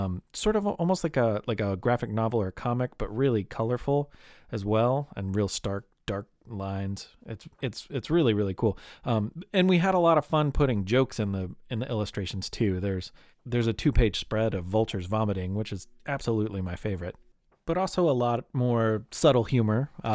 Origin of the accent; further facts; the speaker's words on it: Louisville, Kentucky, United States; It's currently available now in my hometown of Louisville at places like the Fraser History Museum, where I spend my days as a employee.